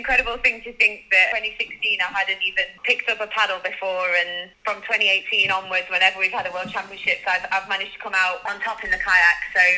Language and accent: English; Mansfield, East Midlands, United Kingdom; I'm a Mansfield girl through and through, of course. I was born in Mansfield. I trained in Mansfield for many, many years. I went to school in Mansfield. But having moved into Ashfield when I was old enough to buy my own property